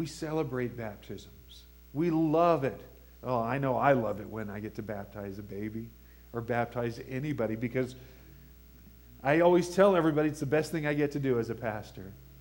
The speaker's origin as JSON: {"language": "English", "town": "Panama City", "region": "Florida", "country": "United States", "tie": "born or raised there", "said": "In Florida, I grew up in Florida on a bay in Panama City."}